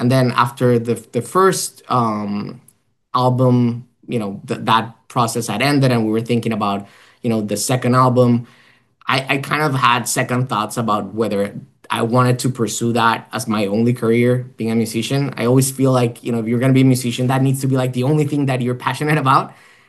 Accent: Cali, Valle del Cauca, Colombia; So I'm originally from Colombia. I went to law school there.

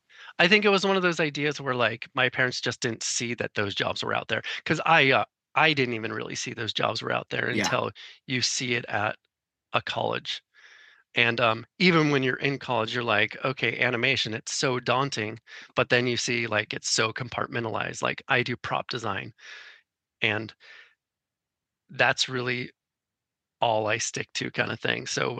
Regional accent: California, United States; moved away as an adult; now in Kansas City, United States; growing up in California, moving to Kansas City, Missouri, to get my first job at Hallmark Cards.

